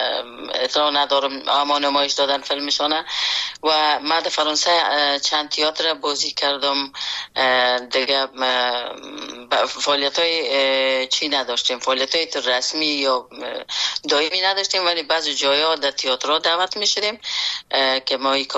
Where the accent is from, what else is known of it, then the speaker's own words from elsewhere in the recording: Afghanistan; moved away; وقتی که ما در بیرون از افغانستان آمدم